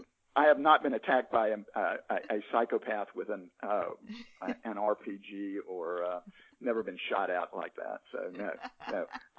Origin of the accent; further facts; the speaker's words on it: the South, United States; I'm a Southerner